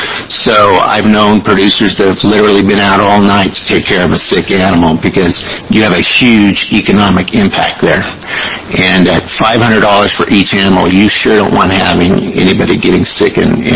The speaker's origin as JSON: {"language": "English", "town": "Gervais", "region": "Oregon", "country": "United States", "said": "I'm from Jervis, Oregon, which is just about a half hour south of here. I'm a fourth-generation dairy farmer."}